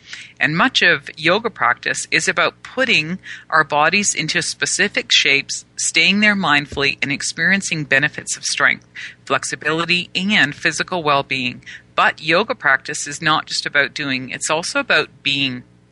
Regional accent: Canada; I mean, not Canadian, but I am Canadian.

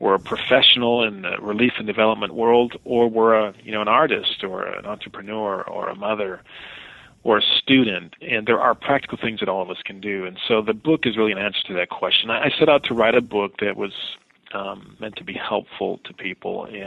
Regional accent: Wisconsin, United States; we grew up in Wisconsin and really hadn't had much exposure internationally.

